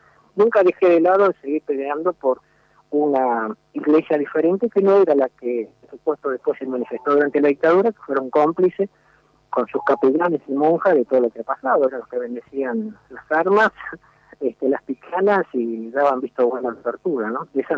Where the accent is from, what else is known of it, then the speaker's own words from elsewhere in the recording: Goya, Corrientes, Argentina; Sí, cómo no. Sí, soy de Corriente, de Goya Corriente